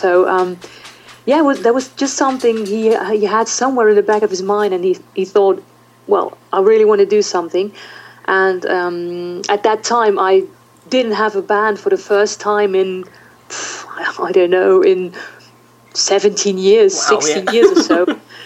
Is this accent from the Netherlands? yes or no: yes; Netherlands; Yeah, we're from the Netherlands, and we're the three of us.